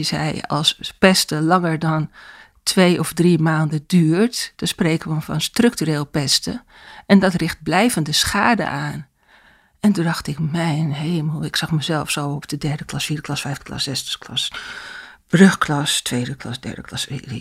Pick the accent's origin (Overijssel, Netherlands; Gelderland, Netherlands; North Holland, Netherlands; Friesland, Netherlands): North Holland, Netherlands; Amsterdam; born there; also born or lived in Purmerend; now in Zaandam, Netherlands; Ik ben geboren in Amsterdam. We hebben daarna in Purmerend gewoond en later in Amstelveen. En toen ben ik met Ronald gaan samenwonen in Zaandam.